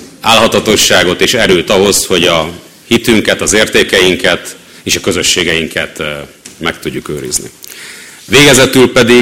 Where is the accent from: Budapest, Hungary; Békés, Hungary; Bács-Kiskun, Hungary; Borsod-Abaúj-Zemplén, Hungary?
Bács-Kiskun, Hungary; Baja; Baján, ahol én felnőttem, az ottani református közösség